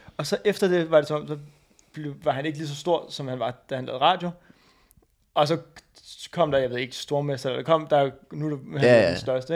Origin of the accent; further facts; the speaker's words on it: Ølstykke, Capital Region of Denmark, Denmark; Jeg er fra sådan Nordmidtjylland. Jeg er fra Ølstykke.